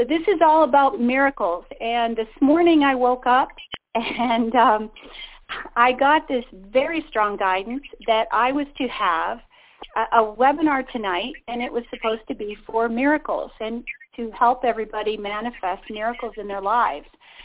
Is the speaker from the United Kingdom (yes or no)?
no; Toronto, Ontario, Canada; born there; And I was born in Toronto